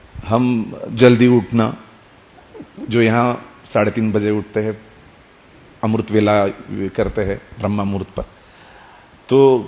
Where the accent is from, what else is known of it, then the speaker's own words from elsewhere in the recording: Pune, Maharashtra, India; मैं पूना से हूं